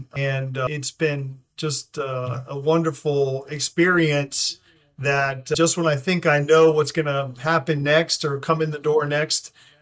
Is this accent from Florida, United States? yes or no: yes; Miami, Florida, United States; also born or lived in Titusville, United States; Well, I was born in Titusville, Florida. I grew up in Miami.